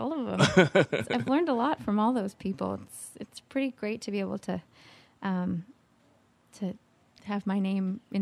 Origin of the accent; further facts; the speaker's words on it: Louisville, Kentucky, United States; I grew up in Kentucky. I learned to drive in Kentucky.